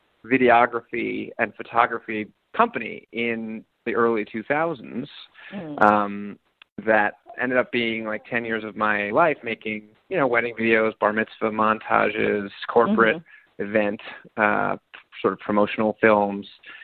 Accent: New York City, New York, United States; So I grew up in New York City.

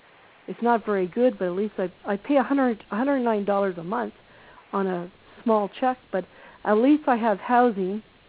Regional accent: Canada; in Canada here, because I'm Canadian

